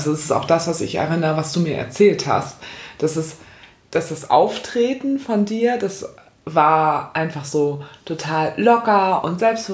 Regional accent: Hamburg, Germany; wir kommen ja aus Hamburg

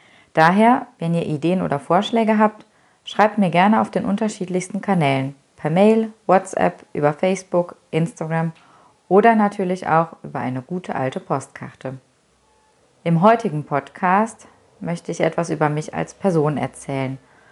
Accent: North Rhine-Westphalia, Germany; Ich bin ein Kind der Eifel, ich bin hier aufgewachsen und ich lebe sehr gerne hier.

